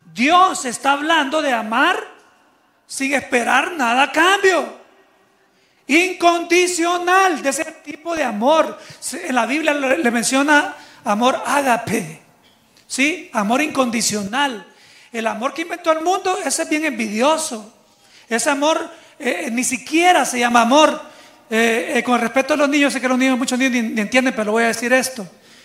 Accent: San Salvador, El Salvador; born there; el volcán de San Salvador, donde yo nací, de mi país, El Salvador.

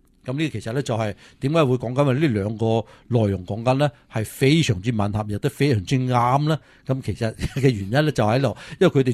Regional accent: China; 我想我哋中国人讲积德啦

